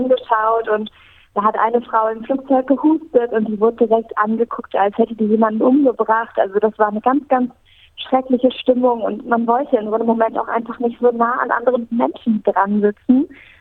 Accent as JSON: {"language": "German", "town": "Cologne", "region": "North Rhine-Westphalia", "country": "Germany", "tie": "born or raised there", "said": "Bin jetzt gerade hier in Köln, wieder in meiner Heimatstadt."}